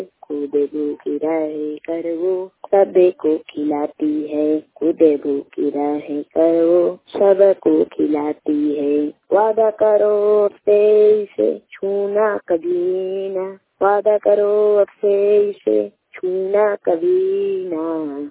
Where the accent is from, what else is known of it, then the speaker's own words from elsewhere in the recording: Bharora, Chhattisgarh, India; मैं ग्राम भरोरा का रहने वाला हूँ। जिला जनपद छत्तीसगढ़ का रहने वाला हूँ। मैं दृष्टिबाधित विशेष विद्यालय शक्ति में पढ़ाई करता हूँ, कक्षा छठवीं में पढ़ाई करता हूँ।